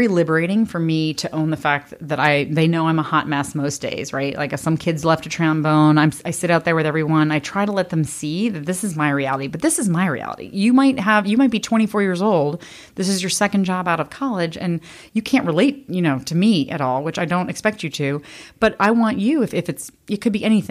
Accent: Washington, District of Columbia, United States; I grew up in Washington, D.C. My parents grew up in D.C. Their parents, for the most part, grew up there as well.

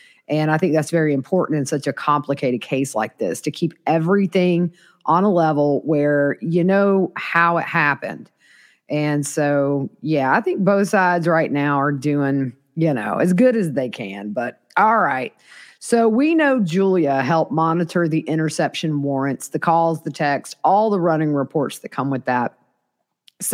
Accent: South Carolina, United States; So can I just say, I grew up in the South, y'all, you know, born and raised here, lived in South Carolina, the deep South my whole life.

